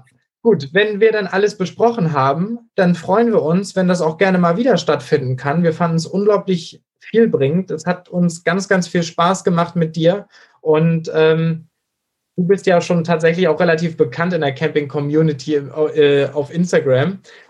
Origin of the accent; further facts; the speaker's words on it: Schleswig-Holstein, Germany; Das ist in Schleswig-Holstein, wo ich herkomme, natürlich auch so gewesen.